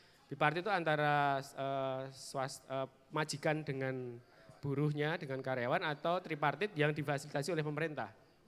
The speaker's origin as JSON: {"language": "Indonesian", "region": "Special Region of Yogyakarta", "country": "Indonesia", "said": "simbok saya tidak bisa masak gudeg itu tidak kehilangan identitas sebagai orang Jogja."}